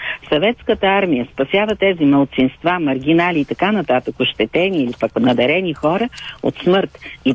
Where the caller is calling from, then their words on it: Sofia, Sofia City, Bulgaria; от София.